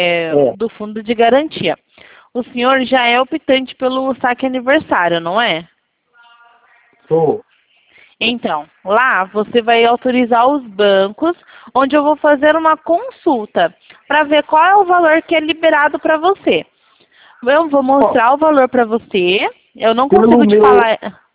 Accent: São Carlos, São Paulo, Brazil

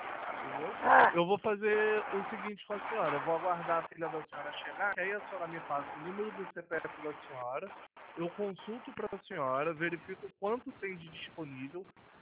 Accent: Rio de Janeiro, Brazil; eu sou aqui do Rio de Janeiro.

